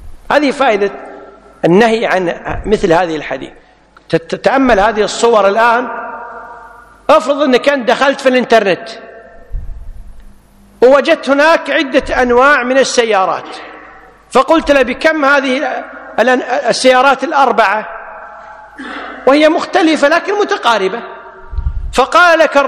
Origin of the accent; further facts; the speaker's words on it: Kuwait; سيارات تجمع على سيارات عندنا بالكويت تجمع